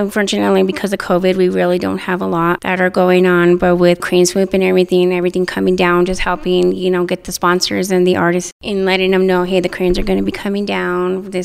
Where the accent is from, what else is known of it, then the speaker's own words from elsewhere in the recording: Monte Vista, United States; I am originally from Monte Vista. I've been here since I was 2 years old. Was born in Montebello, California, and moved out here with my family, and I've been here ever since.